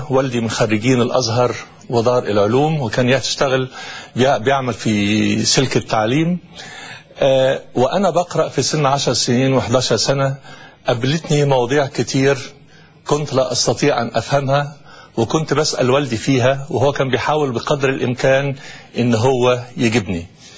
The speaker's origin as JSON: {"language": "Arabic", "country": "Egypt", "said": "من مصر. نشأت في عائلة مسلمة محافظة."}